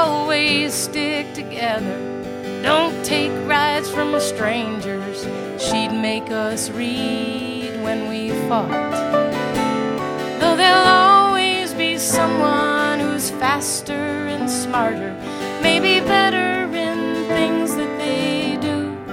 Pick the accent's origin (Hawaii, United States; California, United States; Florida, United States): Florida, United States; Pensacola; We did three different tours of duty up in Pensacola. So if a Navy kid has a hometown, Pensacola is my hometown, even though I weren't born there.